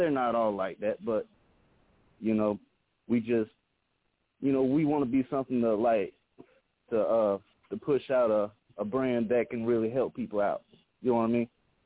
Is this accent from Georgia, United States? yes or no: yes; Waynesboro, Georgia, United States; I'm originally from Waynesboro, Georgia. I'm up here in Virginia right now with my cousins kicking it, man